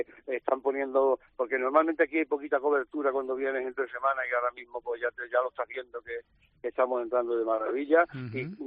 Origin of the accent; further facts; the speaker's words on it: Málaga, Andalusia, Spain; cómo somos los cofrades malagueños.